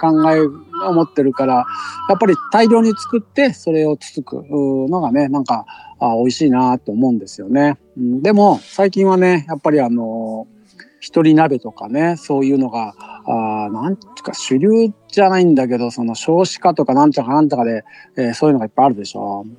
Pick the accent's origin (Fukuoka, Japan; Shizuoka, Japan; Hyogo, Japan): Fukuoka, Japan; 私やっぱり九州の福岡出身なんで、その水炊きとかが大好きなんですね。